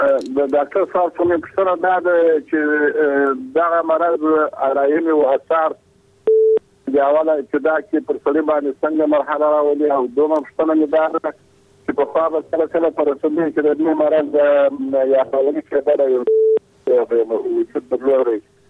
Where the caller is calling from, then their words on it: Helmand, Afghanistan; هلمند د ټلیفون په دغه یم